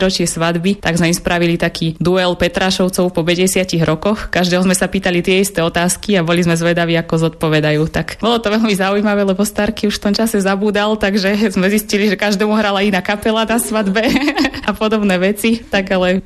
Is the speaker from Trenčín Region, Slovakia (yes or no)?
yes; Prievidza, Trenčín Region, Slovakia; mám 32 rokov a pochádzam z Prievidze, konkrétne z časti Necpaly, ktoré je dnes už súčasťou mesta, ale kedysi bola samostatnou obcou.